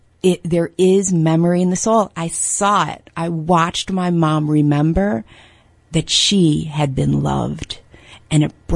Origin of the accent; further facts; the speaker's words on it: Fairport, New York, United States; also born or lived in Utica; now in Old Forge, United States; Fairport, outside of Rochester.